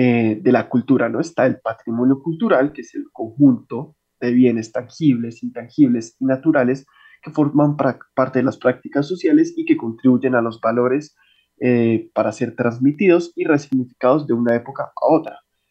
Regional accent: Colombia; esto hace parte de lo que somos como colombianos

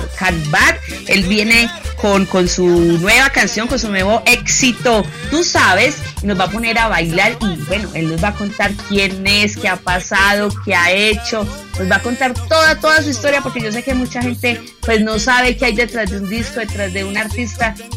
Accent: Medellín, Antioquia, Colombia; yo, que soy de aquí de Medellín, pues la verdad no sabía todo lo que este hombre ha hecho.

